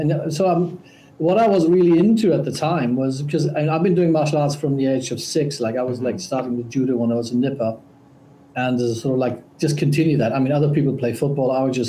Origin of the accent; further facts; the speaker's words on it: Germany; English is a second language; moved away as an adult; I was born and brought up in Germany.